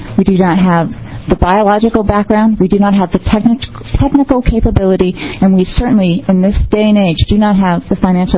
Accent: New England, United States; It's a state that's dear and near to me as I grew up in New England.

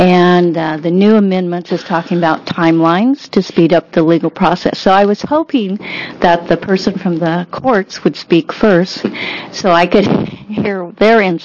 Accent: Oregon, United States; I'm from Jefferson County. I belong to Jefferson County Farm Bureau

